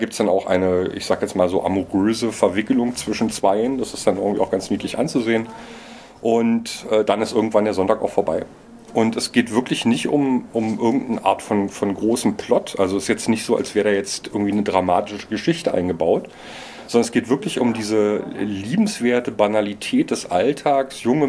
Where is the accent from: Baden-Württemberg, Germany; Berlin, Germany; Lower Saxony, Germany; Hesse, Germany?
Berlin, Germany; besonders für mich als Berliner eben auch so fast schon tragisch